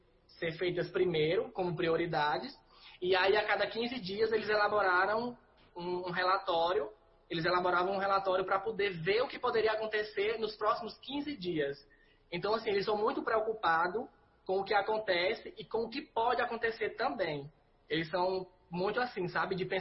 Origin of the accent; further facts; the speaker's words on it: Brazil; Eu acho que nós brasileiros, incluindo eu, né, porque sou brasileiro também